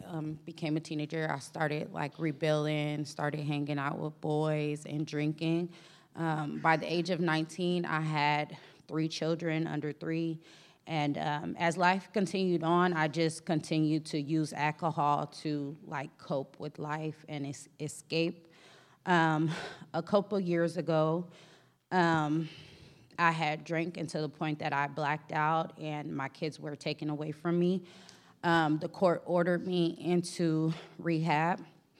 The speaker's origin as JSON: {"language": "English", "town": "Bakersfield", "region": "California", "country": "United States", "said": "I'm 34. I'm from Bakersfield, California."}